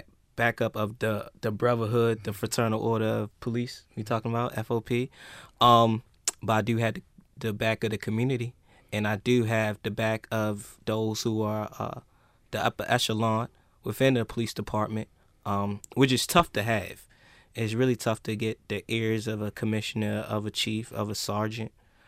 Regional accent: Baltimore, Maryland, United States; I'm from Baltimore, 24 years old, and being within Baltimore, I got pulled over countless number of times

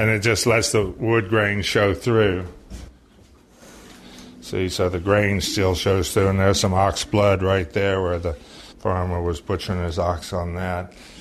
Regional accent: United States; No, I'm American.

